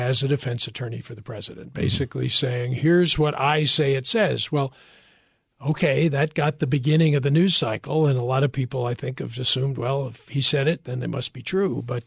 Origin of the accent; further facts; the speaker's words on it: United States; But the other thing, as an American, I mean, I breathe a huge sigh of relief